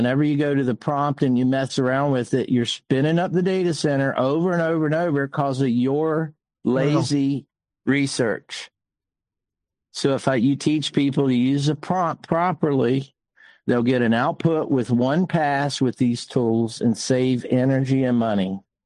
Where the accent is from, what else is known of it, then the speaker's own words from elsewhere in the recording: India; I'm not a big green person, but I'm Indian.